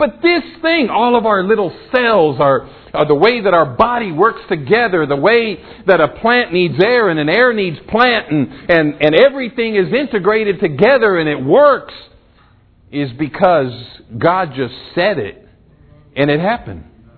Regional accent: Arizona, United States; I know Lindell doesn't believe me, but I grew up in Arizona.

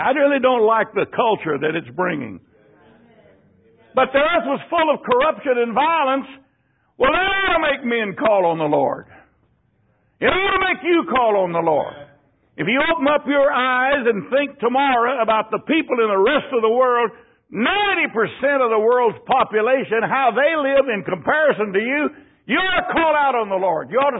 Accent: Texas, United States; born there

